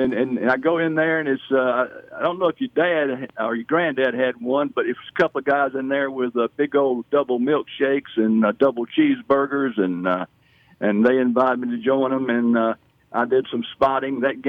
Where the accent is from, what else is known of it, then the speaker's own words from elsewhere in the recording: Wetumpka, Alabama, United States; You know, I grew up over in Wetumpka and have a lot of great memories about the Mount Vernon Theater.